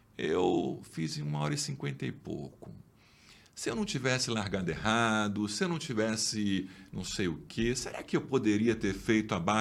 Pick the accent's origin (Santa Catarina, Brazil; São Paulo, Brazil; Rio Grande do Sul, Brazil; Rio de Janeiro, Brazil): Rio de Janeiro, Brazil; só que como eu sou do Rio